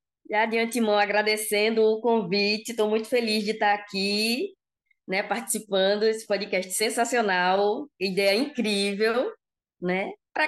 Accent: Recife, Pernambuco, Brazil; now in Jaboatão dos Guararapes, Brazil; Eu tenho 38 anos, eu sou de Recife, mas moro em Jaboatão, dos Guararapes, que é uma cidade colada com Recife.

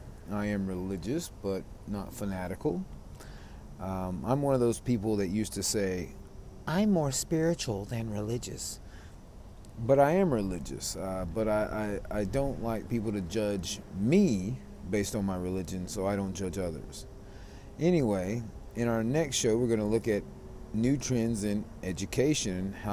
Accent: South Carolina, United States; now in China; To introduce myself, I'm originally from South Carolina. That's in the southern United States.

